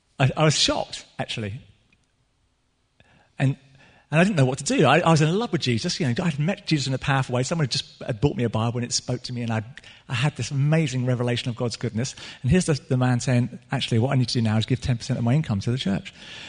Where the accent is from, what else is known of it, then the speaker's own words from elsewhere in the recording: United Kingdom; because we're British and, you know, what's yours is yours, and, you know, we don't like to speak about money and things like that because it's a bit touchy.